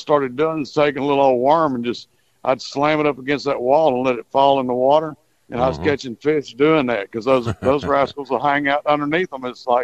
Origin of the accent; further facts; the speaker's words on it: United States; I was kind of growing up on the Trinity River fishing over there.